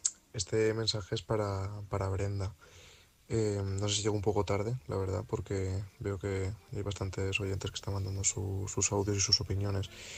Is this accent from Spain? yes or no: yes; Valencia, Valencian Community, Spain; now in Madrid, Spain; Yo estuve en Fuenlabrada viviendo hace ya unos cuantos años. Yo es que soy de Valencia